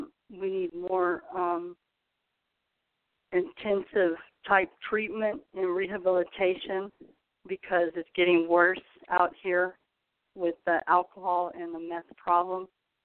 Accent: San Francisco, California, United States; now in Fresno, United States; Well, first of all, I've been here for 30 years, born and raised in San Francisco

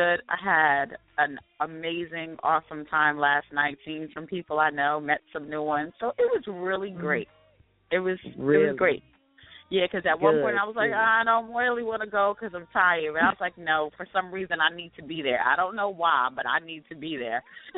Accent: Queens, New York, United States; Okay, I am from Queens, mom of biologically one, but five bonus kids who I love just like my own.

